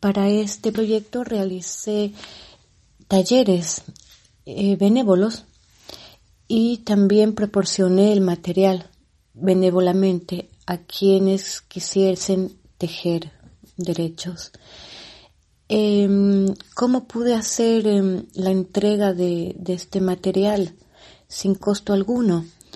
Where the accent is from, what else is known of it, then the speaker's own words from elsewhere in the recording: Ecuador; una mantita que han tejido pues las mujeres del Ecuador, mi país de origen.